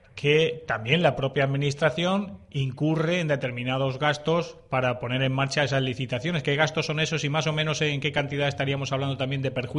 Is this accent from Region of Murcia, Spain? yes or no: yes; Region of Murcia, Spain; esto lo decimos nosotros porque somos murcianos